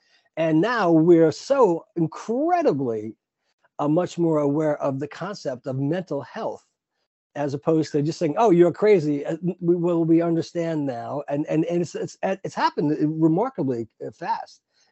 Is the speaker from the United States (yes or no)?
yes; New York, United States; She always mentioned the town that we grew up in Long Island.